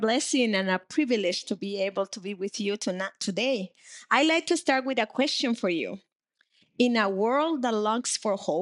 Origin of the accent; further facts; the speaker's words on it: Barranquilla, Atlántico, Colombia; who went to Barranquilla, my hometown in Colombia